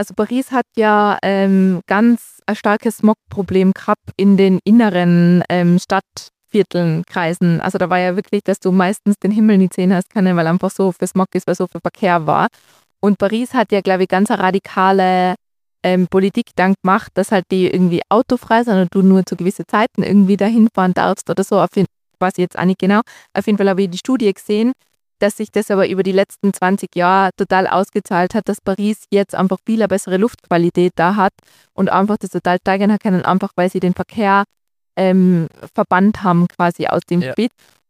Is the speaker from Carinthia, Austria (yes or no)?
no; Tyrol, Austria; Zum Beispiel St. Anton ist jetzt bei uns in Tirol